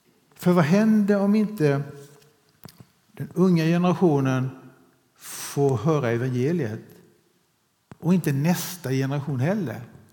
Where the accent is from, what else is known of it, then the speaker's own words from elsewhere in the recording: Toftryd, Sweden; Jag var i Toftryd. Jag är uppvuxen i Toftryd. Några av er kanske vet det.